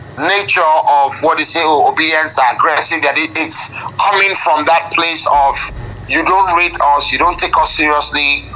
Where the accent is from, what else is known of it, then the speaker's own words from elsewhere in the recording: Port Harcourt, Rivers, Nigeria; also born or lived in Lagos / Ile-Ife / United States; I'm from Ile-Ife. I grew up in Port Harcourt. I was born in Lagos, schooled in the U.S., so I'm as diverse as a human being can be.